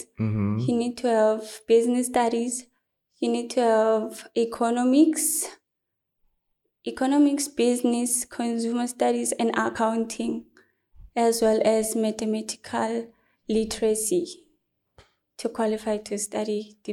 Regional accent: Johannesburg, Gauteng, South Africa; from Johannesburg in Midrand at Ivory Park.

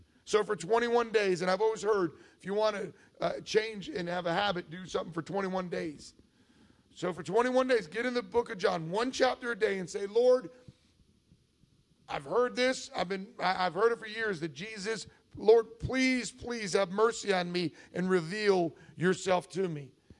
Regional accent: the South, United States; born there; Or because I was born in the South, I'm going to heaven because I'm a Christian.

